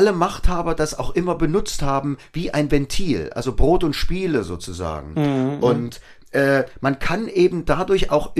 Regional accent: East Germany, Germany

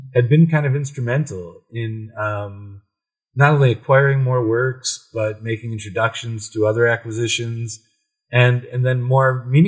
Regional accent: Midwest, United States; I'm from the Midwest.

